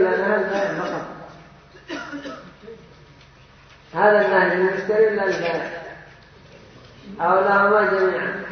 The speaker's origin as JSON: {"language": "Arabic", "country": "Yemen", "said": "كذلك عندنا في اليمن بحمد الله في هذا العصر في هذا الوقت مشايخ كرماء"}